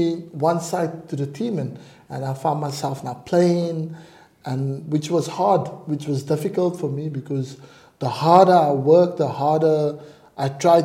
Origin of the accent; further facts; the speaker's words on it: Scotland, United Kingdom; I'm like a Scotsman. Scotsman never changes roots.